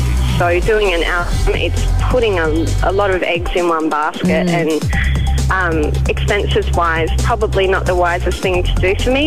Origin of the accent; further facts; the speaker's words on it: Perth, Western Australia, Australia; now in Sydney, Australia; I am originally from Perth. I moved over to Sydney about 4 years ago